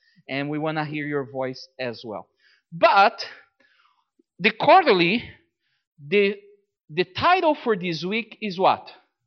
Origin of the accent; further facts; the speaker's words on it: São Paulo, Brazil; English is a second language; Brazil, that's right. I grew up in Brazil.